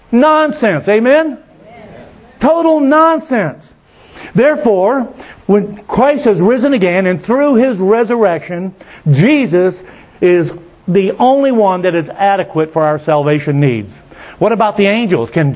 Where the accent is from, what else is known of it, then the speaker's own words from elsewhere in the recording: Mississippi, United States; comes from Lawrence, which I'm from Mississippi. They would have never named one of their children Lawrence in Mississippi.